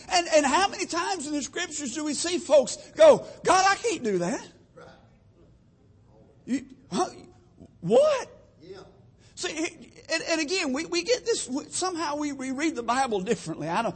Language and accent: English; Texas, United States; where I come from, we'd call it a bayou. I come from South Texas.